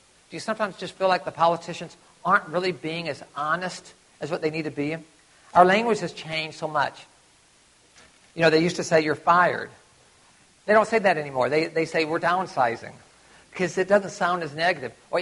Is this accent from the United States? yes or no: yes; Tennessee, United States; Well, I'm from Tennessee. We used to call that dinner.